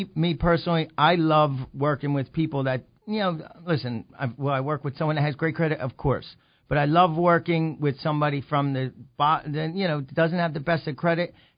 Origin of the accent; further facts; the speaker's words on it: Quakertown, Pennsylvania, United States; I'm from Quakertown